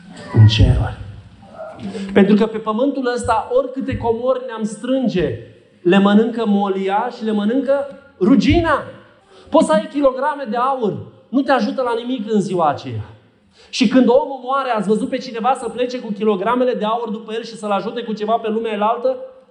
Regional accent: Bucharest, Romania; am crescut în București, am făcut școala acolo, am făcut facultatea, cunosc părți din București.

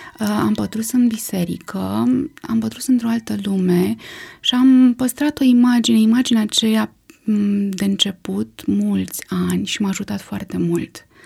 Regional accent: Brăila, Brăila County, Romania; born there; M-am născut în Brăila.

